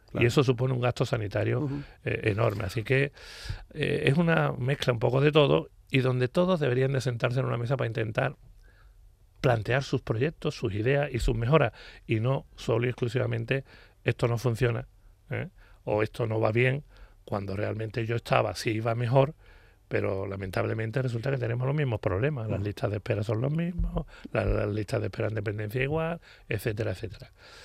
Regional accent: Sanlúcar de Barrameda, Andalusia, Spain; disfrutando muchísimo de las cosas que me gustan y de mi pueblo, de mi playa

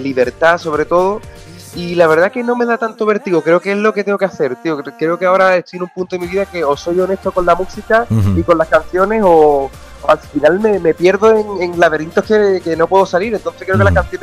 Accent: Cádiz, Andalusia, Spain; Pues mira, me pilla en mi tierra, en Cádiz me pilla, porque estoy aquí que venía a ver a la familia un fin de semana

